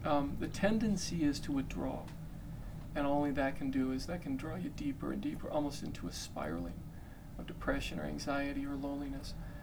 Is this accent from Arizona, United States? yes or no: yes; Chandler, Arizona, United States; in the area of our parish in the town where I grew up in Chandler, Arizona.